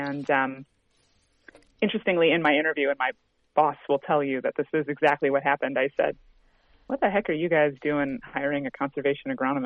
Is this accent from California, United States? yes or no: yes; Long Beach, California, United States; So, you know, I'm from California. I'm actually from Long Beach, Southern California. And yeah, so I'm a transplant to the Midwest